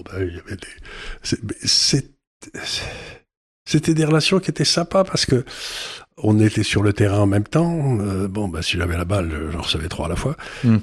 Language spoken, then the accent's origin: French; Syria; born there; Je suis né en Syrie